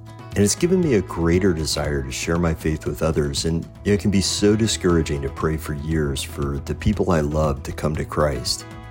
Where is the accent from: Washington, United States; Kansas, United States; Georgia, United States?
Kansas, United States; Lawrence; from Lawrence, Kansas.